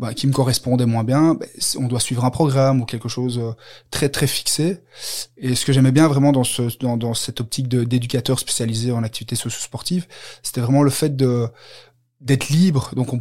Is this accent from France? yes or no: no; Brussels, Belgium; Je viens de Belgique, de Bruxelles.